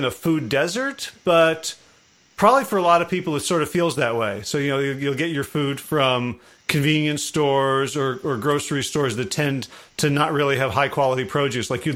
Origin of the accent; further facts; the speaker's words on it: Northeast, United States; like I grew up in the Northeast.